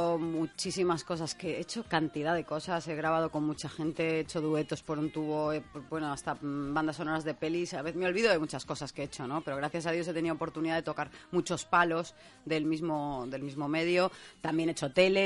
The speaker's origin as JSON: {"language": "Spanish", "region": "Balearic Islands", "country": "Spain", "said": "yo he vivido muchos años por aquí, soy vecina, que soy mallorquina"}